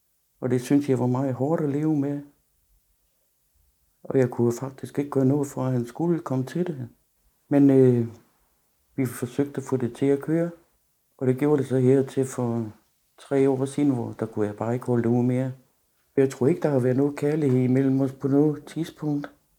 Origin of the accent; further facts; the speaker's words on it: Odense, Region of Southern Denmark, Denmark; now in Frederiksværk, Denmark; Jeg er 67. Jeg kommer fra Odense. Nu bor jeg her i Frederiksværk